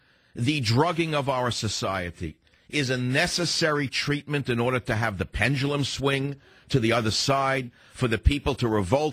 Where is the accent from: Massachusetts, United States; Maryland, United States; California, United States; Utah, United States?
California, United States; San Francisco; Now let's go across the country to my hometown of San Francisco. Cal on KSFO in my hometown of the beautiful San Francisco.